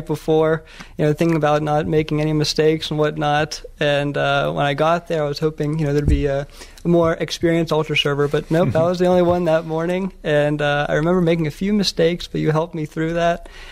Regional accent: Warrendale, Pennsylvania, United States; I come from a family of four children. I'm the youngest of four, and my parents live in Warrendale, so right next to Cranberry and Wexford. And my home parish is St. Alphonsus, and I also went to grade school at St. Alphonsus

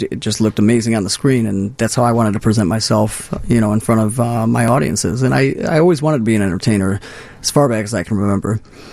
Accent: Chicago Heights, Illinois, United States; South suburbs, Chicago South Heights, yeah.

